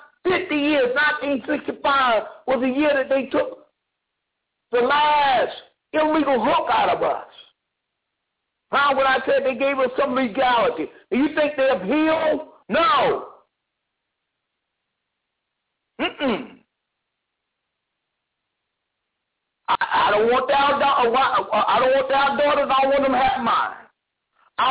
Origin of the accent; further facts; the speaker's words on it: Lynchburg, Virginia, United States; How the hell I come from Lynchburg, Virginia, I look like embracing this country.